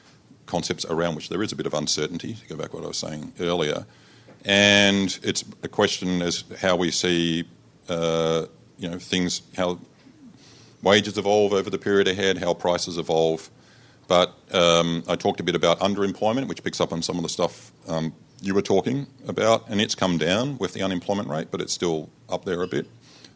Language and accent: English; Adelaide, South Australia, Australia; Well, I'm from Adelaide originally